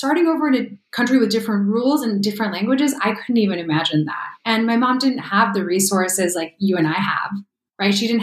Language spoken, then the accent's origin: English; Chicago, Illinois, United States; moved away as an adult; now in California, United States; Yep. I grew up in Chicago and then eventually moved to California in 2015.